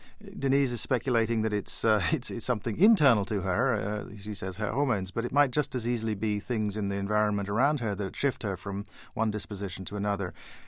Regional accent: Ghana; I admire enormously the work that Mother Teresa did to create the Mother Teresa homes, as one in my hometown in Ghana

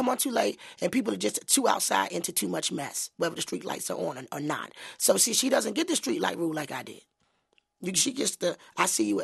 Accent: Washington, District of Columbia, United States; My parents didn't have to teach me in Ward 8, when I grew up in Ward 8, to duck when I heard the bullets.

